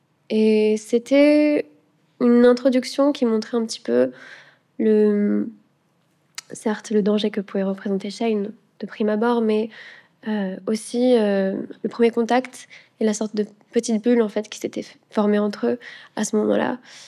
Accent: Auvergne-Rhône-Alpes, France; J'ai grandi dans... Généralement, je ne dis pas exactement la ville, mais dans la région Auvergne-Rhône-Alpes. Donc oui, il y a des montagnes et beaucoup, beaucoup de végétation.

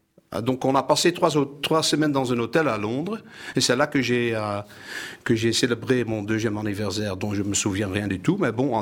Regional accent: Netherlands; French is a second language; j'ai passé mon enfance en Hollande à la frontière allemande, à 20 km de la frontière allemande.

